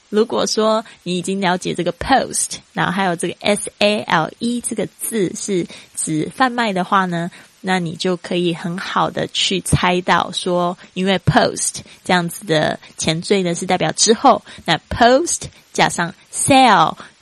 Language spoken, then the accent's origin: Chinese; China; 可以用委婉一点的方式就说 Actually I'm Chinese， 因为其实我常被人家以为我是日本人